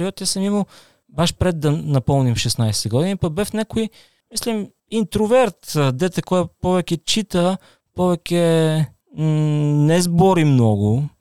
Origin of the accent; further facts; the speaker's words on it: Mihaylovgrad, Montana Province, Bulgaria; Тоа беше во мојот роден град